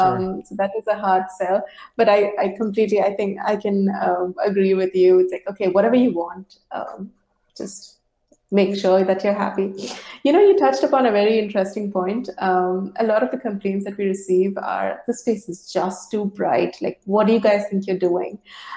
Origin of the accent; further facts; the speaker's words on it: Dubai, United Arab Emirates; I grew up in Dubai.